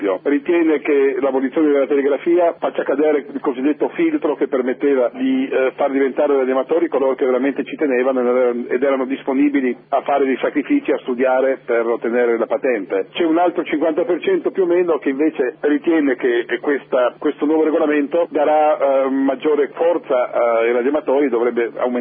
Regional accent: Trieste, Friuli-Venezia Giulia, Italy; Essendo io triestino lo vedo in maniera particolarmente affettuosa e mi ricordo come 50 anni fa ero in piazza a sventolare la bandiera mentre arrivavano i soldati italiani.

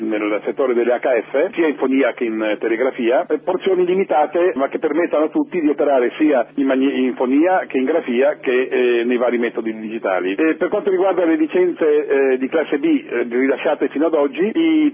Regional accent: Trieste, Friuli-Venezia Giulia, Italy; Essendo io triestino lo vedo in maniera particolarmente affettuosa e mi ricordo come 50 anni fa ero in piazza a sventolare la bandiera mentre arrivavano i soldati italiani.

